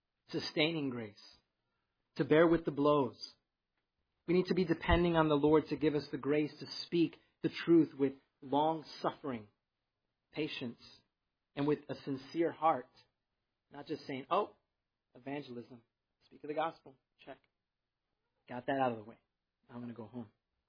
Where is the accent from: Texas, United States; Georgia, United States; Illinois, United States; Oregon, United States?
Illinois, United States; Chicago; Growing up in Chicago, I saw a lot of street evangelism.